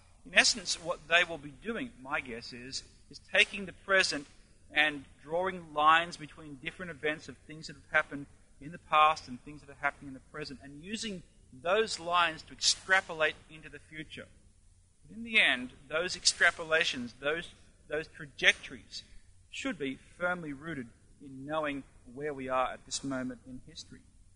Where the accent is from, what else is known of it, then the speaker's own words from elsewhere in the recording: Australia; The other thing, of course, I am is an Australian, and I don't repent of that. I've lived here now for, my goodness, is it 16 or going on 17 years, and being an Australian is part of my history.